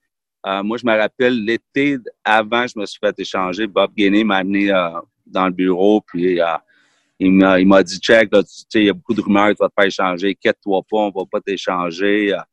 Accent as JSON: {"language": "French", "town": "Montreal", "region": "Quebec", "country": "Canada", "tie": "born or raised there", "said": "Moi, je savais pas, tu sais, j'ai grandi à Montréal."}